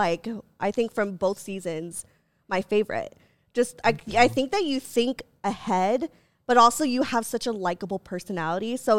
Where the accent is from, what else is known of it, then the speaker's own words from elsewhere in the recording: Philippines; And also she's Filipino and I'm Filipino, so I think there was a part of me that was like, please.